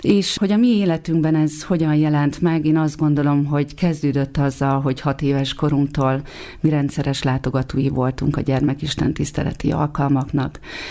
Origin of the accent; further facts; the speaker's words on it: Szabolcs-Veresmart, Szabolcs-Szatmár-Bereg, Hungary; also born or lived in Kisvárda; Kisvárdán születtem, és Kisvárdától nem messze, 10 kilométerre található Szabolcs-Veresmart, ami egy kis település, viszont egy olyan hely, ahol egy nagyon vidám, békés, nyugodt gyerekkort tölthet el az ember. Keresztény családban nőttem fel